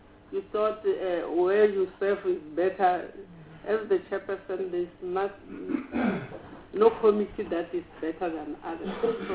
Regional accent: North West, South Africa; I'm from Northwest Province.

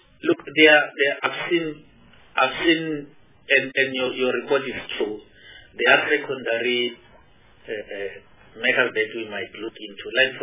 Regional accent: North West, South Africa; I'm from Northwest, Minister.

